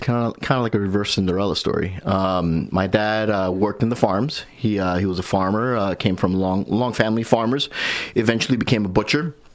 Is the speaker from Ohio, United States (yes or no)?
no; New Jersey, United States; Yeah, I'm from New York City metro area. I'm a Jerseyite, but I identify New York, you know, since... But, yeah, I grew up right in the shadows of Manhattan